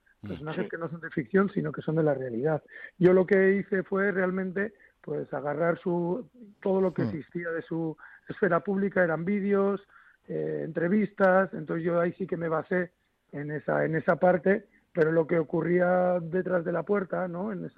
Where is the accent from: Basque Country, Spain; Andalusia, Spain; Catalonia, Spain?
Basque Country, Spain; Muskiz; porque yo soy de Musquis